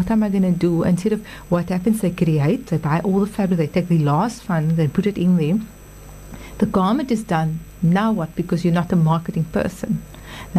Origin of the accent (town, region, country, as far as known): South Africa